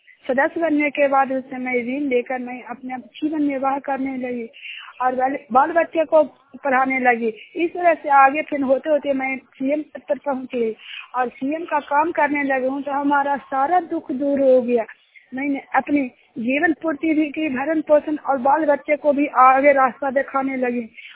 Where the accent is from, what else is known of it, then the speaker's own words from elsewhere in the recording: Juniyar, Bihar, India; मैं जुनियार गांव आहिरसर प्रखंड का रहने वाली हूँ और नालंदा जिला का रहने वाली हूँ।